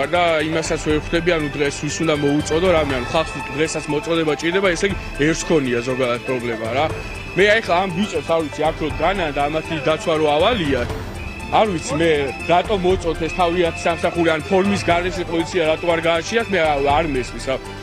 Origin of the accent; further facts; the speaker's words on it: Gagra, Abkhazia, Georgia; მე ვცხოვრობ გაგრიდან ვარ და მეც მიდა სახლში წავიდა